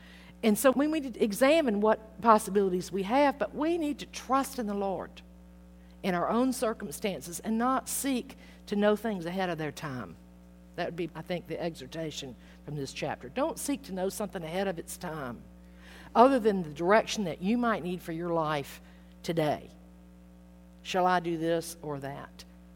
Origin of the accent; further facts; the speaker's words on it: Atlanta, Georgia, United States; I mean, it's kind of like I grew up in Atlanta, and there was Kennesaw Mountain where Sherman came through.